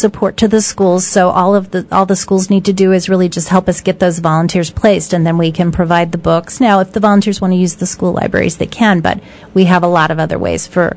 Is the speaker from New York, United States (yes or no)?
no; Miami, Florida, United States; now in Tucson, United States; Originally. I'm from Miami, Florida.